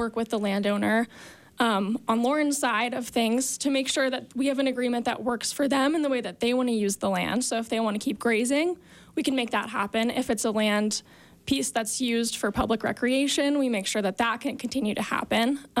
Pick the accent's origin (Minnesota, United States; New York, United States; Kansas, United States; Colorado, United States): Colorado, United States; Boulder; now in Park City, United States; I grew up in Boulder, Colorado, and I received a BA in Environmental Earth Sciences from Dartmouth, and I moved to Park City right after I graduated to ski patrol.